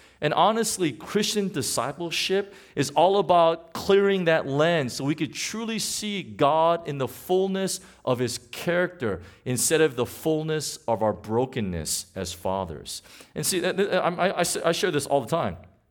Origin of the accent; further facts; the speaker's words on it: United States; because I'm an American citizen. And so I'm very proud to be American. Even though Trump is in office, I'm still proud to be an American.